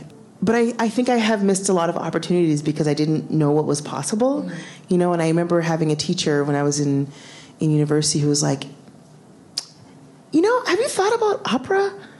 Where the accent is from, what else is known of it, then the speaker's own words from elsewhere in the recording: Vancouver, British Columbia, Canada; growing up in Vancouver, you know, it was a very, like, heavy metal. I mean, I grew up in East Fans.